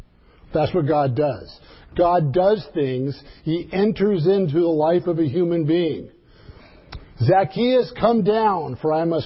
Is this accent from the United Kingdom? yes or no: no; California, United States; accent: no accent; I'm one of the rare people on the planet that has no culture, has no religious background. I'm a Californian. We have no accent.